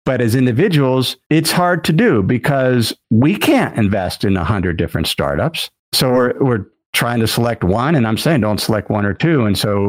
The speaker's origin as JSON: {"language": "English", "town": "Cincinnati", "region": "Ohio", "country": "United States", "tie": "born or raised there", "said": "my hometown where I grew up was Cincinnati. So it was a hotel across the Ohio River in Kentucky."}